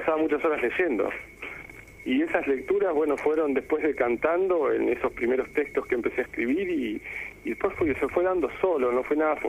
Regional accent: Entre Ríos, Argentina; moved away as an adult; now in Buenos Aires, Argentina; yo crecí en Entre Ríos y vine a trabajar a Buenos Aires cuando terminé el secundario

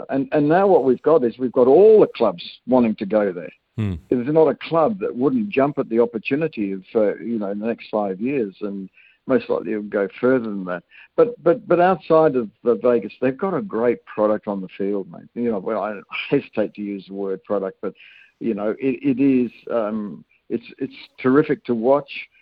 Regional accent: Kenya; now in Australia; I was brought up in Kenya, but when we first got to Australia, I went to a boarding school there

